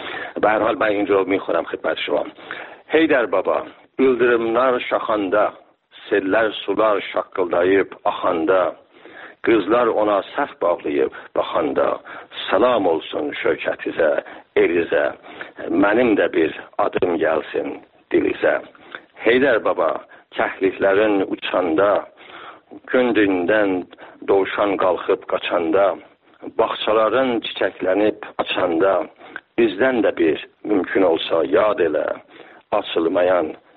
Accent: Iran; born there

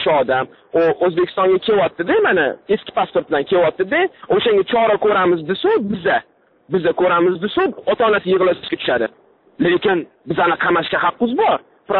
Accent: Tashkent, Uzbekistan; men o'zim toshkentlikman.

